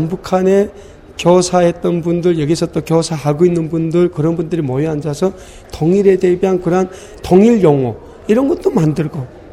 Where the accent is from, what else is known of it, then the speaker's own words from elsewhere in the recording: Hamhung, South Hamgyong, North Korea; moved away as an adult; now in South Korea; 저는 북한의 함경남도 함흥시에서 태어나서 북한에서 24년간을 살다가 지난 1998년 10월에 북한을 떠나서 2001년 3월에 캄보디아를 통해서 대한민국에 입국해서